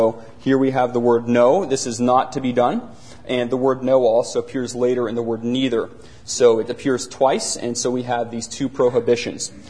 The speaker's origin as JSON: {"language": "English", "town": "San Francisco", "region": "California", "country": "United States", "tie": "born or raised there", "said": "When I was growing up in San Francisco, sometimes you would see men dressed like women or women like men."}